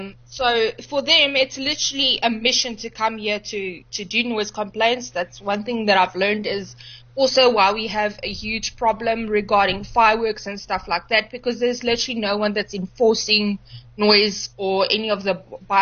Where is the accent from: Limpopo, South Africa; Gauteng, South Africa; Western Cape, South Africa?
Gauteng, South Africa; Johannesburg; now in Nelspruit, South Africa; I'm not from Nelspruit originally. I came from Joburg.